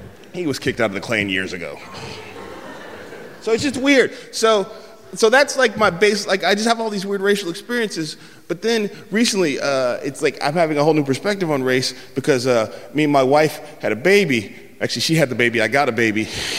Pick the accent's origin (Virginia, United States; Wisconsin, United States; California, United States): California, United States; San Francisco